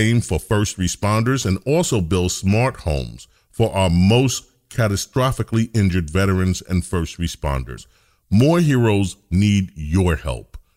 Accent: New York, United States; now in Florida, United States; I was in New York, I'm a New Yorker.

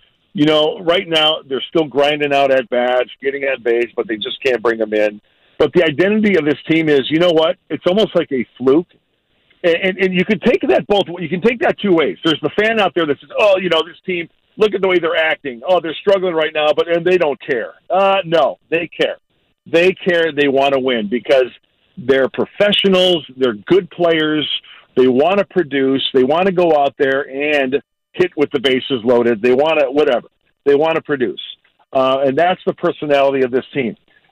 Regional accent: Joliet, Illinois, United States; I don't want to bore you guys too much, but I grew up in Joliet, Illinois

